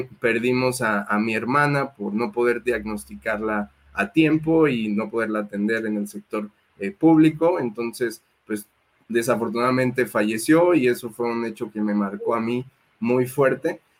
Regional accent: Michoacán, Mexico; moved away as an adult; Yo soy de Michoacán y yo estudié y viví toda mi vida hasta los 18 años en Michoacán.

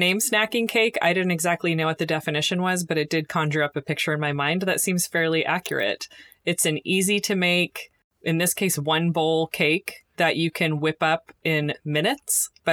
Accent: Portland, Oregon, United States; We are home cooks from Portland, Oregon.

